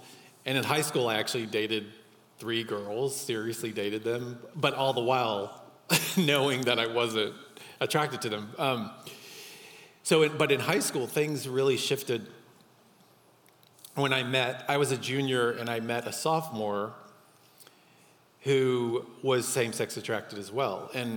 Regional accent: Dallas, Texas, United States; And I grew up in Dallas, Texas. So back in the day, it was very taboo to have those feelings, right?

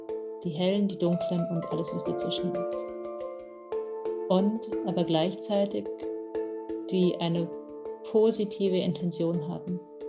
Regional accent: Germany; Und ich meine, ich bin Deutsche.

